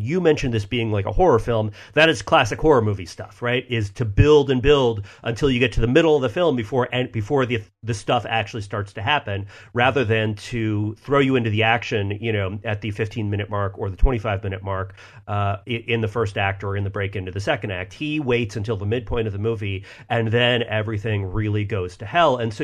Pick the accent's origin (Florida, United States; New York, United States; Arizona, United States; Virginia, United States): Florida, United States; And I grew up on the Gulf Coast of Florida, not too far from the shore of Louisiana, where, you know, this is where this takes place. The beaches where I grew up were decimated for a time by the Horizon disaster.